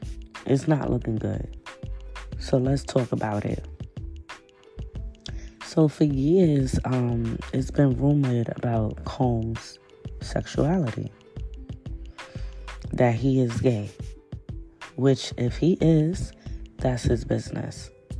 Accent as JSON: {"language": "English", "region": "New York", "country": "United States", "said": "This is crazy because I'm from New York, like I stated a little minute ago."}